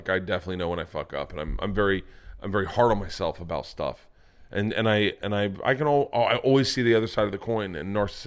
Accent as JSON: {"language": "English", "region": "Florida", "country": "United States", "tie": "born or raised there", "said": "Growing up in Florida, pool ocean counts as shower"}